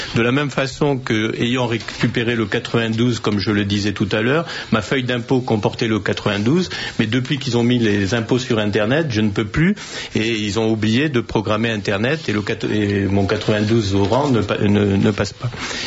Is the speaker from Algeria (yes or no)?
yes; Oran, Oran Province, Algeria; born there; Oran, je suis né à Oran, pays de naissance, vide complet.